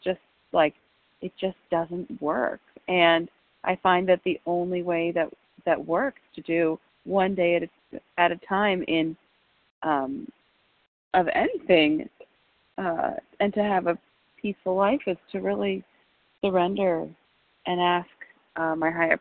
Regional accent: East Coast, United States; I'm from the East Coast, but I'm in California today

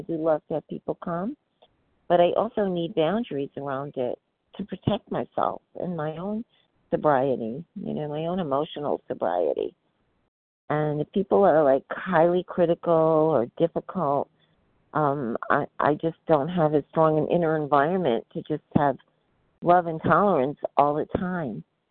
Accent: New York, United States; New York.

